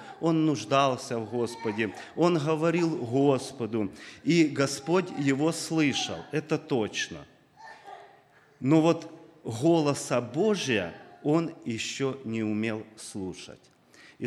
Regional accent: Sumy, Sumy Oblast, Ukraine; Кто не знает, я с Украины, город Суми.

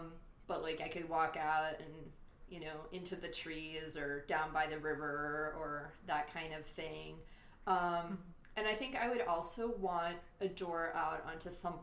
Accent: Kalamazoo, Michigan, United States; I also would probably put a door back in Kalamazoo, which is my hometown and where my parents still live.

